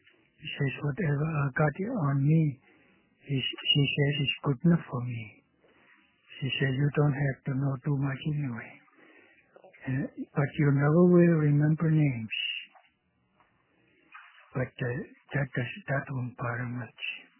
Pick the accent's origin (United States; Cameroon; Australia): United States; Kobuk, Alaska; Eskimo from Kubuk. I was born on Kubuk.